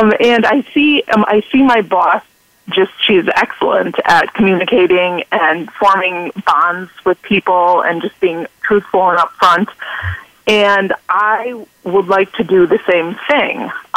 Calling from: Chicago, Illinois, United States; Chicago, Illinois.

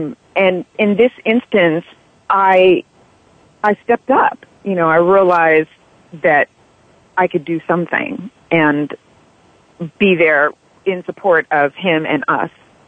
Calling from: Valhalla, New York, United States; I'm calling from Valhalla.

